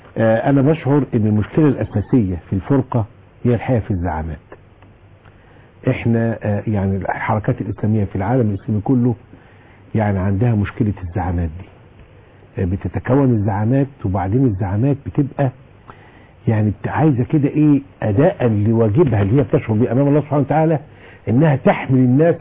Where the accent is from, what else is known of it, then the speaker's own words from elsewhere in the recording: Egypt; كلنا كمصريين